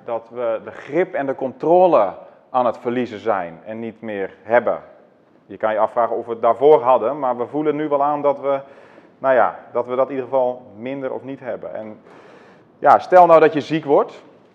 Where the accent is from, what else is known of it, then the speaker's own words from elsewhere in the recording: Netherlands; Je ziet dat dus ook, dat wij als Nederlanders dat daar allemaal een beetje last van hadden en misschien wel hebben.